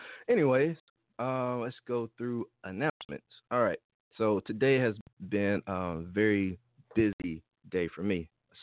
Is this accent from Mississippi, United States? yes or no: yes; Jackson, Mississippi, United States; And I am from Mississippi, Jackson to be exact.